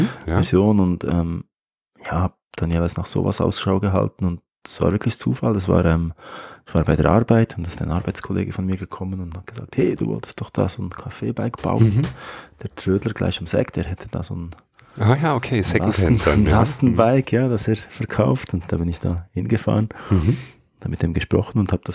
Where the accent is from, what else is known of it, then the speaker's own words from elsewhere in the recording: Switzerland; In der Schweiz, ich weiß nicht, wie es in Deutschland ist, aber bei uns in der Schweiz wird häufig auch verlängerter Kaffee, man nennt das jeweils Kaffee Creme